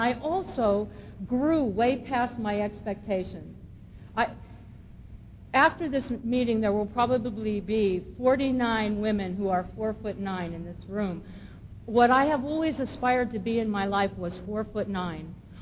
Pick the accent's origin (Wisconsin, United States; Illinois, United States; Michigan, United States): Michigan, United States; Lansing; born there; I was born in Lansing, Michigan, to parents who really don't like children.